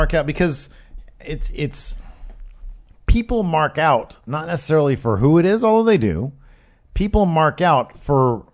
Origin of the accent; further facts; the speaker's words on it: St. Louis, Missouri, United States; I got very prideful of the wrestling history in my hometown of St. Louis.